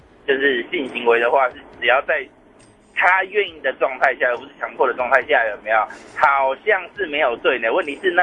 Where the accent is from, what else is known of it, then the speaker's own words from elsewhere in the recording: Hsinchu, Taiwan; 在新竹啊。